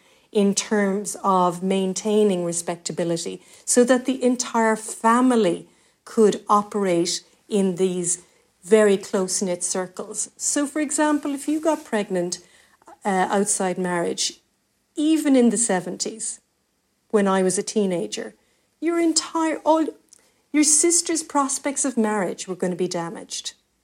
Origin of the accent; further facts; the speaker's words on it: Cork, Munster, Ireland; we're both from Cork City, Mick, and that's a very small, tight-knit community.